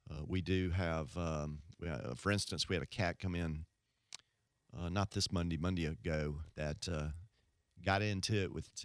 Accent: Tupelo, Mississippi, United States; I'm from Northeast Mississippi, around Tupelo

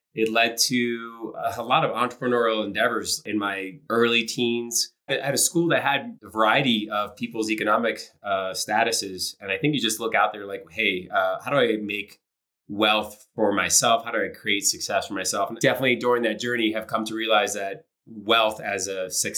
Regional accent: Pennsylvania, United States; I grew up just outside Philadelphia, Montgomery County, which for a lot of Penn Staters, that might be a familiar start. I was the youngest of six kids. My dad immigrated here when he was in his mid-20s.

